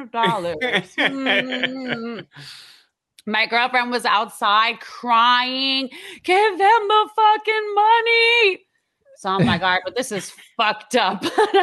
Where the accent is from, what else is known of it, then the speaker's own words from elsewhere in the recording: Iran; Even though I'm from Iran